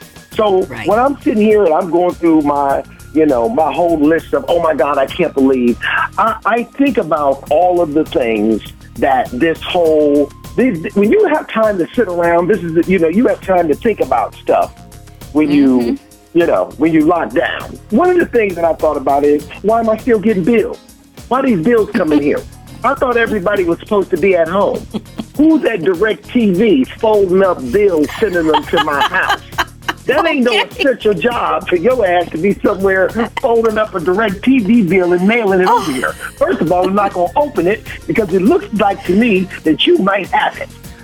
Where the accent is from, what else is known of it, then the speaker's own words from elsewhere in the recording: Cleveland, Ohio, United States; Born and raised. Born and raised in Cleveland, Ohio.